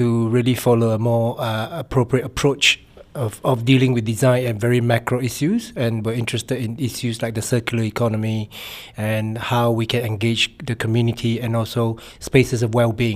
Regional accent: Singapore; moved away as an adult; now in London, United Kingdom; I'm a Singaporean and I've moved to London 3.5 years ago.

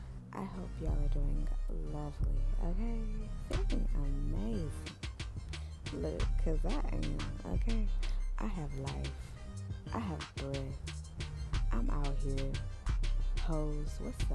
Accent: Houston, Texas, United States; so I'm from Houston, okay? Houston motherfucking Texas, okay? North side in this house, okay? But I've lived around Houston or whatever, you know. But I'm from North side, okay?

